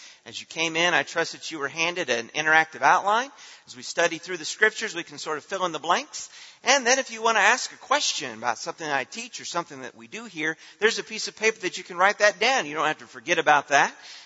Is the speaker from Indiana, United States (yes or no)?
yes; Indiana, United States; Because we're from Indiana. And it was the Indy 500 today.